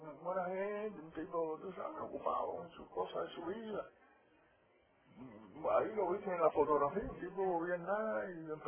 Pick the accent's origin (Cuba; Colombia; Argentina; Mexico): Cuba; now in United States; Nosotros vinimos en un avión de Cubana, de Cuba para acá, para los Estados Unidos